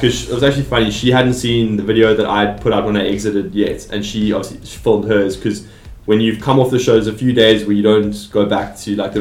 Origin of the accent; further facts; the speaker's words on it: Johannesburg, Gauteng, South Africa; We knew each other because I'm originally from Johannesburg and she was as well.